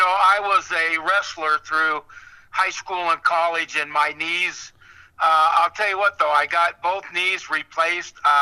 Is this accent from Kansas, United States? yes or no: no; Des Moines, Iowa, United States; Yeah, I live a block from where I grew up. I grew up on the south side of Des Moines.